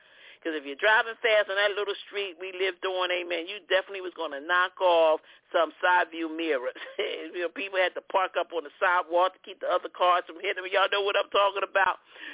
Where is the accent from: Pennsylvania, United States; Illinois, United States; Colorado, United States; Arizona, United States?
Pennsylvania, United States; Philadelphia; I was born in South Philadelphia, and then I was born there, conceived there, born there. Amen. My mother moved around a little bit, and then we lived the majority of our lives right there in North Philadelphia